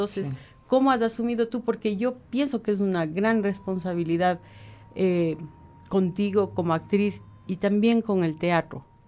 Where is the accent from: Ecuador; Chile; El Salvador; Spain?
Ecuador; Que el teatro clásico no se nos ha dado como ecuatorianos